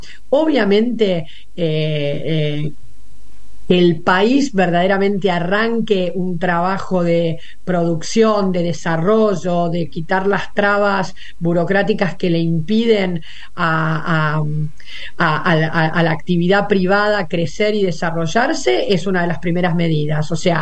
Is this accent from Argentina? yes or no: yes; Argentina; de todo de lo que hemos transitado todos como argentinos durante los últimos años.